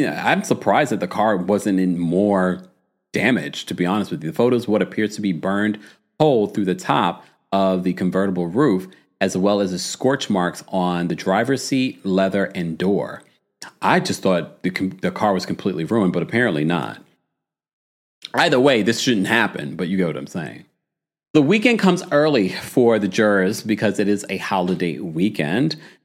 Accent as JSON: {"language": "English", "region": "New York", "country": "United States", "said": "Sorry, Knicks fans. I'm a New Yorker."}